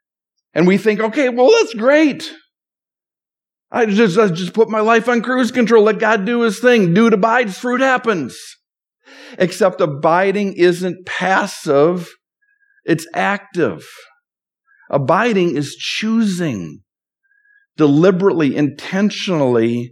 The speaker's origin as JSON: {"language": "English", "region": "Minnesota", "country": "United States", "tie": "born or raised there", "said": "You know, growing up in Minnesota, in my backyard growing up, we had maple trees, we had apple trees."}